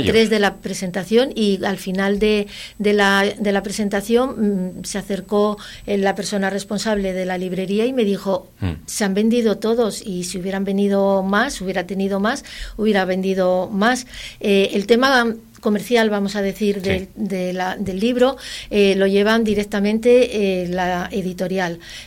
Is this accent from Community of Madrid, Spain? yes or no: no; Laredo, Cantabria, Spain; Así que yo estoy muy orgullosa de haberle hecho este homenaje también a mi tierra, a mi lugar de origen